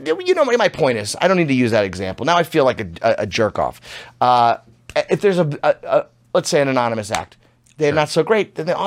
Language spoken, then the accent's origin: English; New Orleans, Louisiana, United States; So I was 18 or 19, and I grew up in New Orleans.